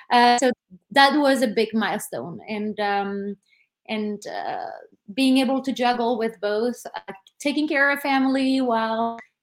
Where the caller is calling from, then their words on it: Los Angeles, California, United States; So I am in the South Bay, Los Angeles, so about 20 minutes from the Los Angeles and Long Beach ports.